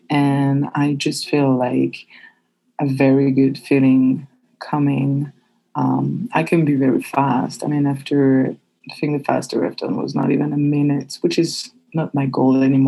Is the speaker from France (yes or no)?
yes; France; I will say that I am bisexual, and I am from France.